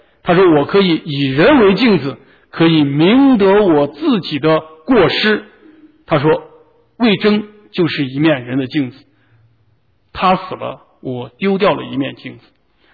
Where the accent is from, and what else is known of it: China